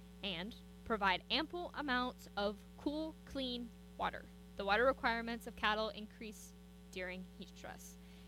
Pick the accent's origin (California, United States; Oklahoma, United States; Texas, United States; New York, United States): Oklahoma, United States; Elk City; She's originally, we grew up together here in Elk City, went to elementary school together.